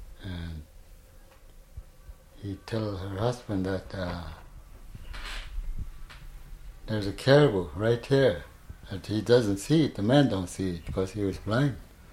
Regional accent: Nenana, Alaska, United States; moved away as an adult; now in Minto, United States; Oh, I don't know. I was raised in Nenana.

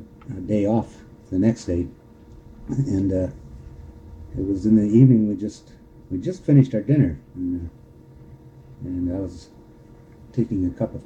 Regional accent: Iowa, United States; moved away as an adult; now in Kodiak, United States; I was born and raised in Iowa on a farm, and grew up there, went to school stateside, went to the Air Force

